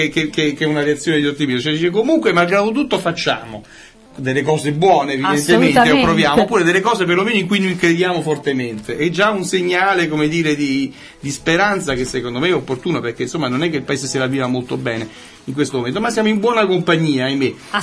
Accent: Naples, Campania, Italy; forse perché parlo da napoletano, cioè noi napoletani siamo abituati a fare sempre i conti con la crisi

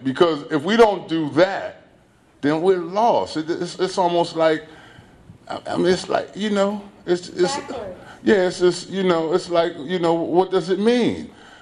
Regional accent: Philadelphia, Pennsylvania, United States; I'm from Philly originally.

